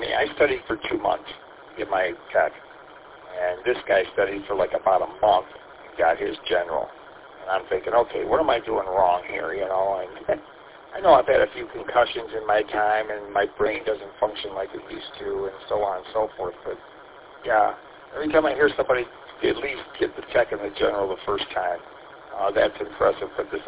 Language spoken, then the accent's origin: English; St. Clair Shores, Michigan, United States; There's a swap meet this weekend in St. Clair Shores, my hometown, for ham radio.